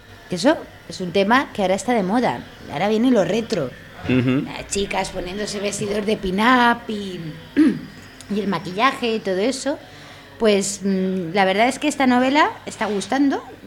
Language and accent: Spanish; Balearic Islands, Spain; Yo soy mallorquina.